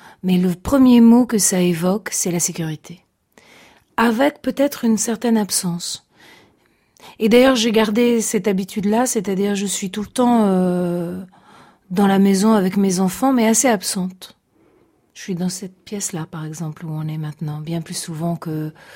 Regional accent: Piedmont, Italy; la mère de ma mère, est française, était française. Toute la famille, évidemment, de ma grand-mère et de ma mère était un peu française. Nous sommes piémontais.

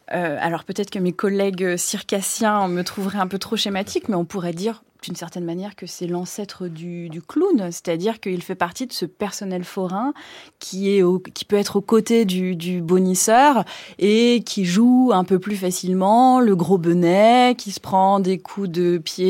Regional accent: Lyon, Auvergne-Rhône-Alpes, France; Moi, je suis lyonnaise

